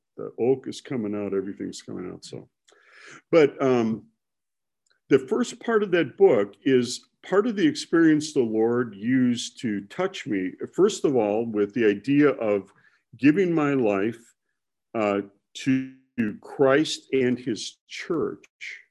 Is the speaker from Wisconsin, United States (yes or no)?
yes; Milwaukee, Wisconsin, United States; But growing up in Milwaukee, you learn skills.